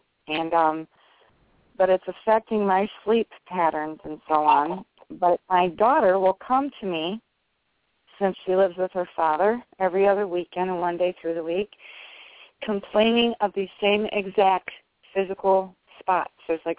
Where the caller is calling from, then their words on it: Indiana, United States; from Indiana.